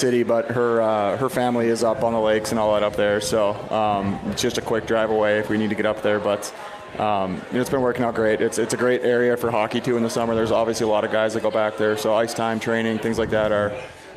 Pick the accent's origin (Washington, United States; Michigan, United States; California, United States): Michigan, United States; I grew up in Michigan. That's just kind of, it's college from day one.